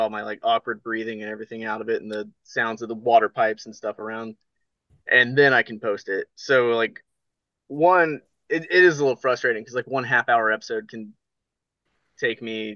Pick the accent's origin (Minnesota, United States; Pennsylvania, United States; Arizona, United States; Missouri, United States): Missouri, United States; Missouri. Like right there in the center.